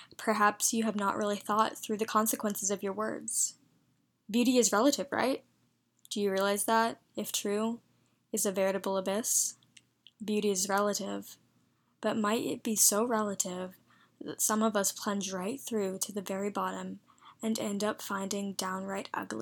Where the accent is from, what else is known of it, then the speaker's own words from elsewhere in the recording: Phoenix, Arizona, United States; accent: southern twang; also born or lived in India / Charlotte, North Carolina; I was born in India, but I was adopted at 5 months, and I lived in Phoenix, Arizona, and then I spent the rest of my teenage years in Charlotte, North Carolina. So sometimes I have a southern twang because of that, but mostly I don't since I was raised pretty much in Arizona